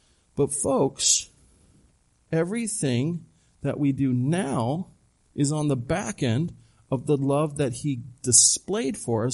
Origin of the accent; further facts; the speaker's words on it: Phoenix, Arizona, United States; born there; I was born in Phoenix, Arizona. Why? Because the Lord wanted me to be. I was born in a Christian home.